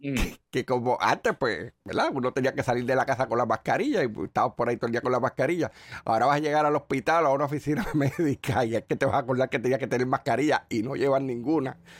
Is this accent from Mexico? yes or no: no; San Lorenzo, Puerto Rico; de San Lorenzo, de mi pueblo.